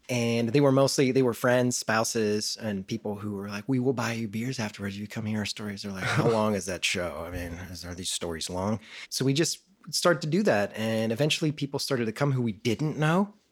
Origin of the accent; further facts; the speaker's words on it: Pennsylvania, United States; now in Chicago, United States; I grew up in a small river town outside of Pittsburgh. It's always been my hometown, but Chicago is definitely my city.